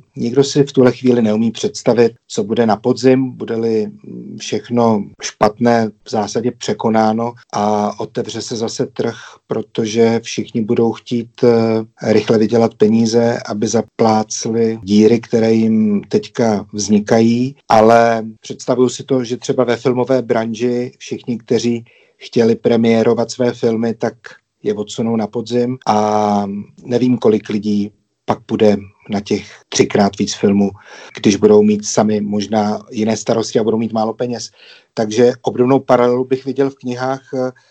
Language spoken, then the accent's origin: Czech; Sudetenland, Czechia; bych chtěl udělat nějakou knížku pro děti z mého dětství v Sudetech